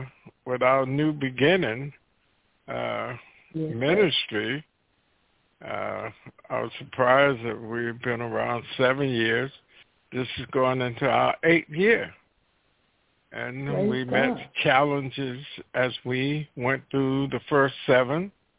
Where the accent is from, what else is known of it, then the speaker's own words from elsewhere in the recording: the South, United States; Because growing up in the South on a farm, we didn't have all those lights that they have now.